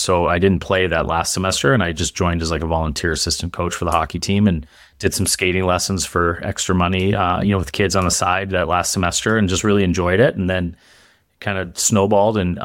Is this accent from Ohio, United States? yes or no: no; Chicago, Illinois, United States; also born or lived in Minneapolis, United States / California, United States; I was born in Minneapolis, you know, like a lot of hockey players, and I grew up most of my life playing in Chicago, and family moved around a little bit, spent some time in California